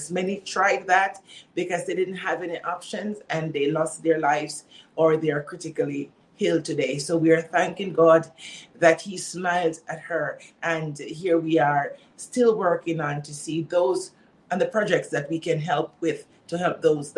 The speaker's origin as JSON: {"language": "English", "country": "Jamaica", "tie": "born there", "said": "based on my accent, one might say, oh, yeah, because she's Jamaican. Yes, I am a Jamaican by birth."}